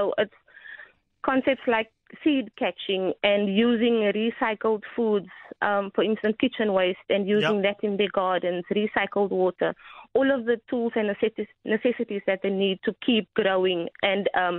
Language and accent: English; Cape Town, Western Cape, South Africa; I'm from Hanover Park on the Cape Flats.